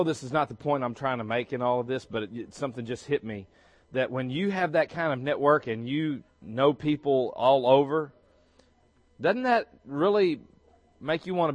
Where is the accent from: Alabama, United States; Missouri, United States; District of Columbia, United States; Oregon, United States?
Alabama, United States; now in Texas, United States; I came from Alabama to Texas, and we brought a group from Alabama here